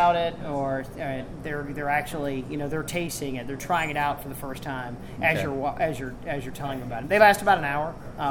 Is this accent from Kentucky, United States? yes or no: yes; Louisville, Kentucky, United States; also born or lived in Houston; I'm from Louisville originally, but I've been gone for a long time, and came back